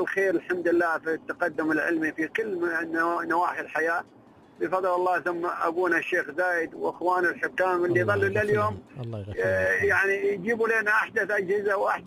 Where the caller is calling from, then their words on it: Dubai, United Arab Emirates; انا الحين في الشارع العام، طلع رايح دبي.